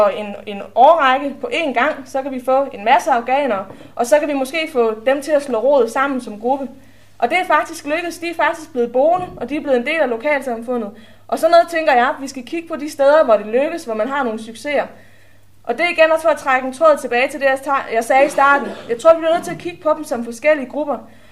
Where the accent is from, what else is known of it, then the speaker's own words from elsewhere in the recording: Central Denmark Region, Denmark; Den lille by, hvor jeg er vokset op i, der tog vi også imod en masse flygtninge fra Bosnien. Og med det samme, de kunne, flyttede de også ind til Horsens, sammen med alle de andre bosnier.